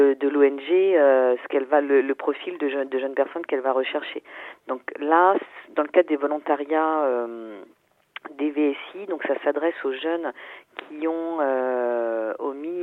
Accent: France; comme les associations chez nous en France

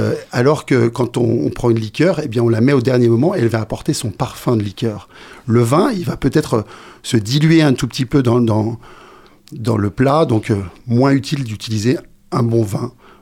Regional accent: Manigod, Auvergne-Rhône-Alpes, France; suis au Savoyard d'origine et j'ai travaillé chez le chef au chapeau noir, donc Marc Vera, puisque quand on est enfant de Manigaud comme moi, j'ai travaillé chez un autre enfant de Manigaud, qui est Marc Vera, donc on était du même village

